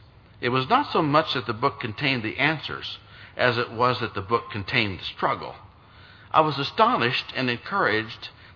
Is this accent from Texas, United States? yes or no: no; Missouri, United States; I returned to Missouri, my home state, and remained there for the next year